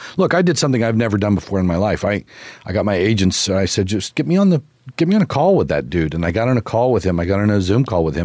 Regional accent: Durant, Oklahoma, United States; also born or lived in Tulsa; I was born in Tulsa, but never actually lived there. I grew up in southeastern Oklahoma in a little town called Durant.

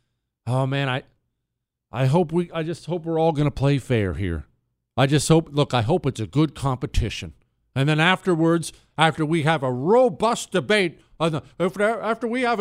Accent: Maine, United States; I grew up in Maine when the completely useless Susan Collins was first running for senator

